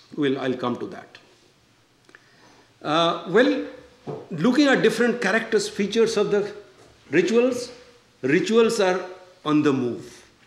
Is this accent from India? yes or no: yes; Puri, Odisha, India; this god called Jagannath, located in Puri, my home state